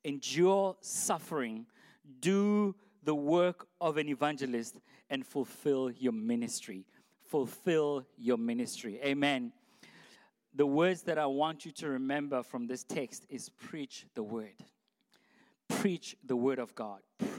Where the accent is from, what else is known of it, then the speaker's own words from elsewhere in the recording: Potchefstroom, North West, South Africa; English is a second language; I come from Potchefstroom. So my English is mixed with Afrikaans and Setswana.